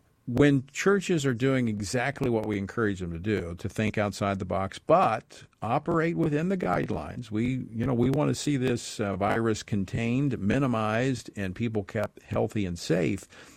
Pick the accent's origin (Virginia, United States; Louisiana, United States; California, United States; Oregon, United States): Louisiana, United States; in my hometown, you know, Louisiana, next to Mississippi, people had heard about what happened in Mississippi the week before